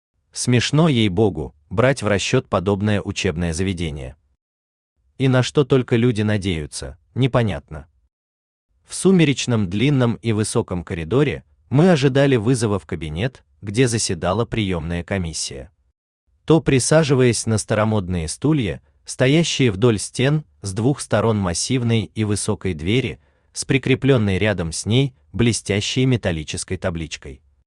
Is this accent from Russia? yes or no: yes; Siberia, Russia; born there; а вот если бы я не родился в Сибири, то и вообще бы родиться не хотел.